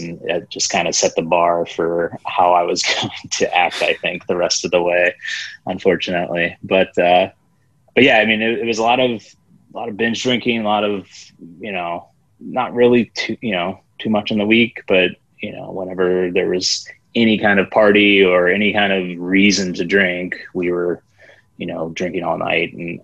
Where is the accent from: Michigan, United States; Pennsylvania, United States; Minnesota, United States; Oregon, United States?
Pennsylvania, United States; now in Cleveland, United States; I've been in Cleveland ever since college. I grew up in Pennsylvania and then went to college in Cleveland and just got a job here.